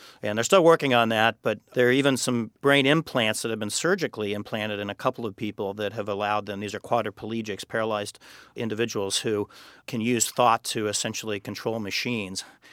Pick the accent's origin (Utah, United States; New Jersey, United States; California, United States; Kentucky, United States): California, United States; And in fact, I'm from California. I live out in San Francisco, Silicon Valley.